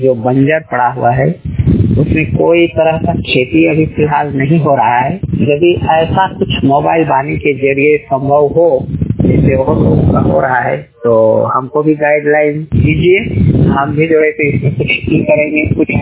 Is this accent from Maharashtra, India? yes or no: no; Murhu Subi, Jharkhand, India; मैं बोकारो जिला के कसमार प्रखंड के अंतर्गत मुरहू सूबी गांव का निवासी हूं।